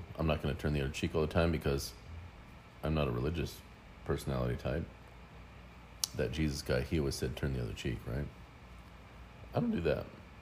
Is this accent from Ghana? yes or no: no; Colorado, United States; I'm from Colorado.